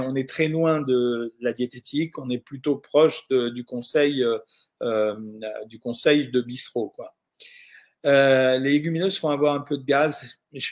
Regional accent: Sicily, Italy; Chez nous, en Sicile, on fait les pâtes aux lentilles avec un filet d'huile d'olive.

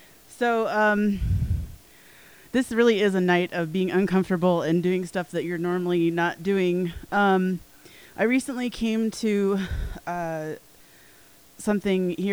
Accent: Iowa, United States; Yeah, so I'm from Iowa. No, we don't raise potatoes. That's Idaho.

